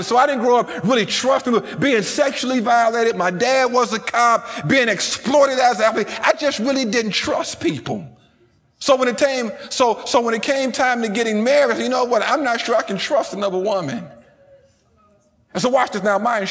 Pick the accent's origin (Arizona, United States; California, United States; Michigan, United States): Michigan, United States; Detroit; So I grew up in Detroit, Michigan. I was a basketball player